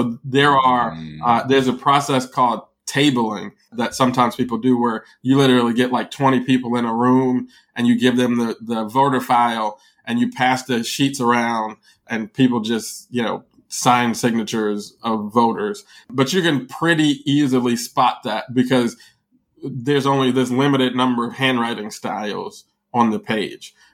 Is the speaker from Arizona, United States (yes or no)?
no; Chicago, Illinois, United States; Being a Chicagoan, it is particularly kind of jarring to me